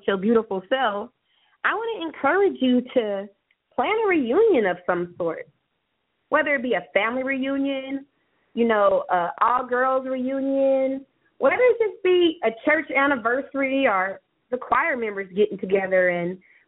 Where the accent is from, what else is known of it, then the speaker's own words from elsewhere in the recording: California, United States; I'm from California, but I've been doing some research about this hot air balloon ride